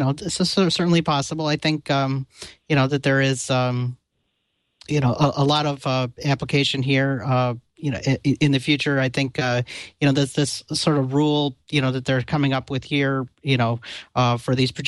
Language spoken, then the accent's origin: English; Wisconsin, United States; I can speak, you know, from my past experience growing up in Wisconsin